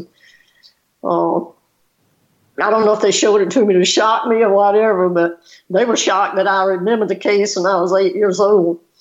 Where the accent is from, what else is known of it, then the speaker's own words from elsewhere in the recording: South Carolina, United States; And again, I was born and raised in Orangeburg County, South Carolina.